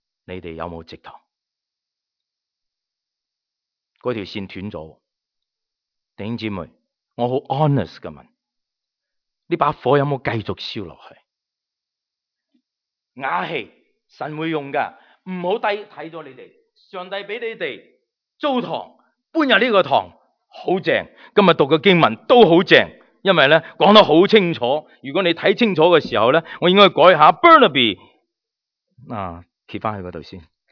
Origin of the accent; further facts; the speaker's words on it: China; 因为我在中国长大，所以这些对于我来说很熟悉的入党党旗就是这样